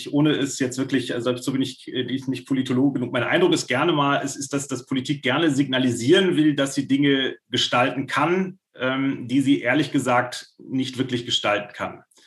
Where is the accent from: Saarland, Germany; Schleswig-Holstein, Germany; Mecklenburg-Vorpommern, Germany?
Schleswig-Holstein, Germany; Ich komme jetzt aus Schleswig-Holstein.